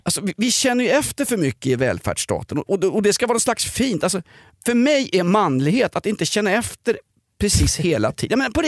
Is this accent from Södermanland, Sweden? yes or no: no; Viksjö, Stockholm County, Sweden; när jag växte upp i Viksjö.